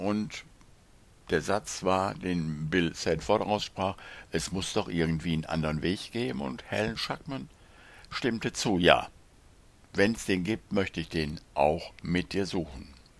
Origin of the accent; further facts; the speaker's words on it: North Rhine-Westphalia, Germany; weil ich komme aus dem Pott und da sagt man so.